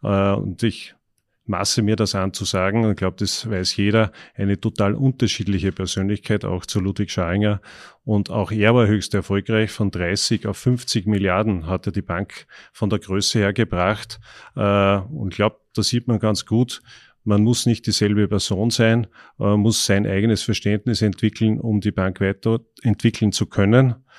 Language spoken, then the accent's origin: German; Micheldorf, Upper Austria, Austria; also born or lived in Kirchdorf; In Kirchdorf, ja. War die Bezirkshauptstadt, bin ich geboren, aufgewachsen in Micheldorf, in einem Forstgut. Und meine Mutter hatte dort eine Dienstwohnung. Und es waren sehr einfache, aber sehr gute Verhältnisse.